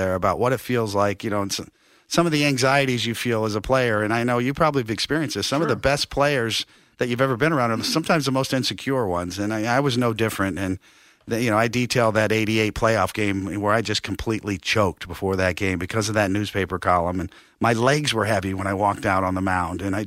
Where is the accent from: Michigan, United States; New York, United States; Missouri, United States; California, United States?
Missouri, United States; Kansas City; As a youngster, I was a kid from Kansas City, Missouri.